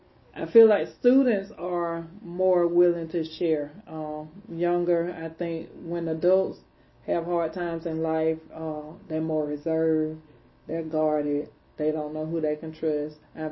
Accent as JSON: {"language": "English", "town": "Athens", "region": "Georgia", "country": "United States", "tie": "born or raised there", "said": "I grew up in Naylor B. Holmes, which is a part of the Athens Housing Authority. It's on the east side of Athens, and it's a housing project, very, very low-income area."}